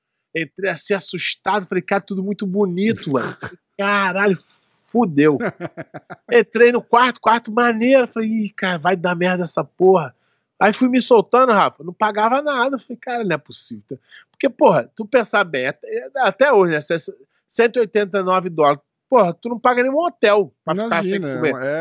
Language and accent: Portuguese; Rio de Janeiro, Brazil; porra, eu sou brasileiro do Rio de Janeiro, não vou cair nessa, não.